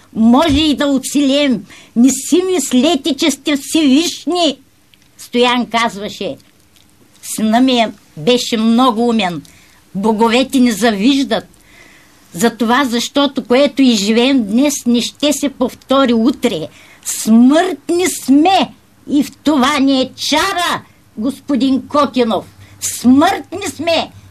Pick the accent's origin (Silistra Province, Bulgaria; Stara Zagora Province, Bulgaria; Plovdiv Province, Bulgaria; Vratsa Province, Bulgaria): Silistra Province, Bulgaria; Silistra; Ами ако съм от Силистър, то Сливен не е много близко. Пътувах 5 часа от сутринта.